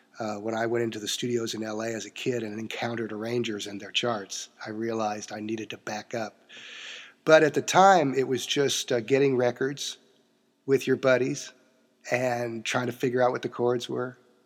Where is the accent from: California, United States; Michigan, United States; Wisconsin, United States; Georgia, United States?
California, United States; Redondo Beach; also born or lived in Hollywood / Thousand Oaks; Yeah, and I grew up in Redondo Beach, California